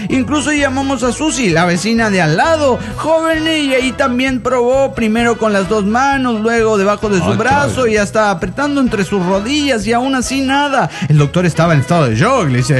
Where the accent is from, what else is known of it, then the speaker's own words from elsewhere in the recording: Guadalajara, Jalisco, Mexico; de Guadalajara, Jalisco.